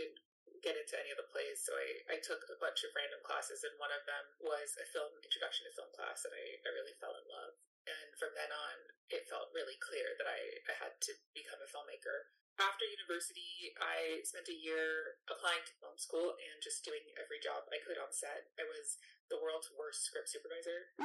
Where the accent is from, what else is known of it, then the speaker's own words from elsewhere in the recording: New York, United States; I grew up in the New York area, so like right outside of the city. And I went to high school in the Bronx